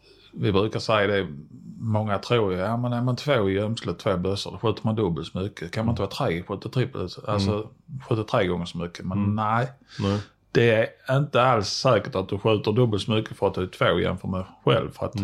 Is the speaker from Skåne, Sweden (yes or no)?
yes; Skåne, Sweden; accent: Scanian; Jag pratar ganska grov skånska